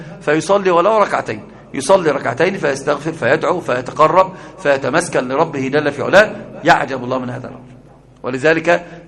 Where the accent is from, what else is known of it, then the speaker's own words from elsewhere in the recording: Egypt; ده عندنا في مصر مثل عظيم جدا